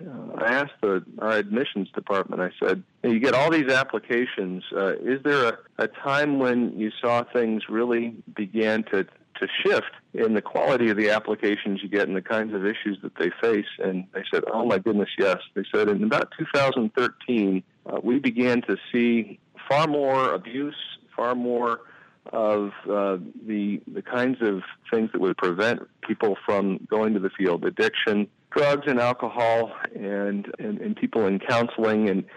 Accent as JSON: {"language": "English", "region": "Missouri", "country": "United States", "tie": "born or raised there", "said": "I grew up in the States in Missouri, and I'd never seen anything like what I experienced in Guatemala"}